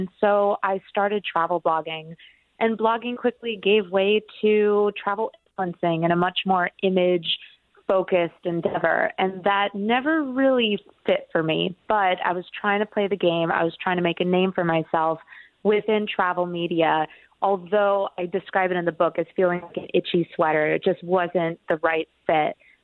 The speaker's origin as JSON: {"language": "English", "town": "Bogota", "region": "Bogotá", "country": "Colombia", "said": "I'm originally from Bogota, Colombia"}